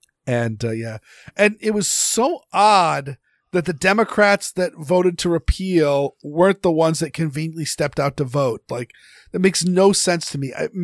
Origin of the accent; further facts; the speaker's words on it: Maine, United States; I was constantly comparing Massachusetts and Maine, because I grew up in Maine and just didn't really think about gun laws.